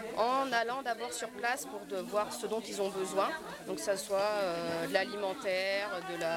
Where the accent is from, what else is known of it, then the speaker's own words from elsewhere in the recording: Auvergne-Rhône-Alpes, France; donc nous on est de Haute-Savoie.